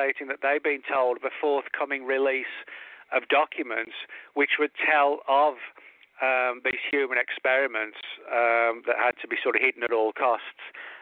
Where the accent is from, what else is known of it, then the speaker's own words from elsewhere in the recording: England, United Kingdom; I grew up in the English pubs